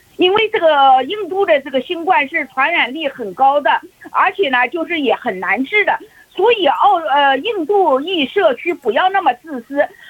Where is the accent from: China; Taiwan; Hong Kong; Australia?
Australia